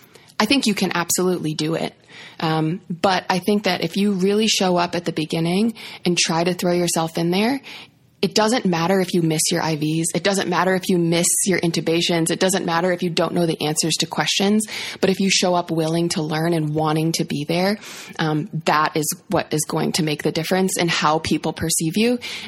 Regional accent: South Dakota, United States; So like you said … I was born and raised in the Midwest. I'm from South Dakota, which is a real state that actually exists.

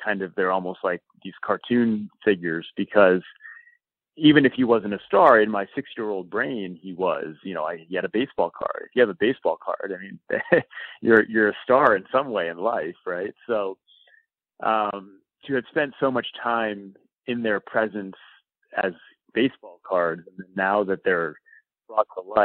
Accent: Rhode Island, United States; I grew up in Rhode Island as a Phillies fan.

